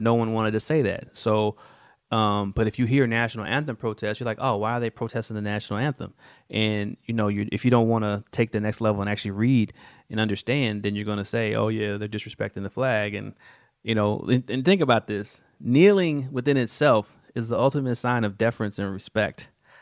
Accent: Kansas City, United States; yeah, I'm from Kansas City

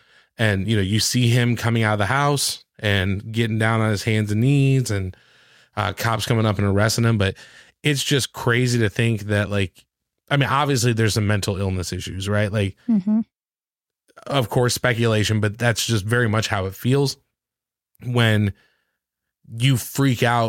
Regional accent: Canton, Michigan, United States; moved away as an adult; now in Nashville, United States; Yeah, so Canton is actually my hometown. I grew up there. I lived there until I was like 27. Before I moved down here to the Nashville area. Really nice kind of suburb outside Detroit.

